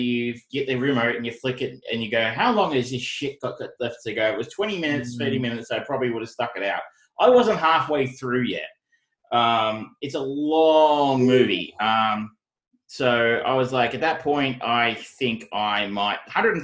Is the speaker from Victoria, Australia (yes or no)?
yes; Geelong, Victoria, Australia; I grew up in Geelong, where the word fuck is punctuation.